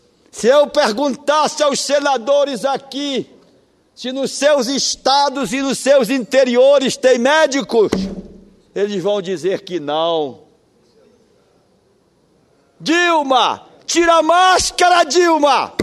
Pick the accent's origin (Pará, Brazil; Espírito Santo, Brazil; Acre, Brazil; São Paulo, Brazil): Pará, Brazil; born there; Isso no meu Marajó, querido. Onde eu nasci